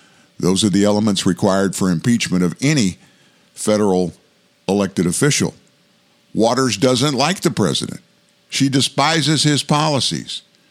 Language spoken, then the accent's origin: English; Louisiana, United States; I'm from South Louisiana originally.